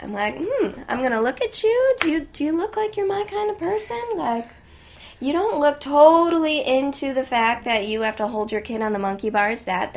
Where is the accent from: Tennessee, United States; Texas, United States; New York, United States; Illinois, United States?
Illinois, United States; Chicago; And since I grew up in Chicagoland, it was really awesome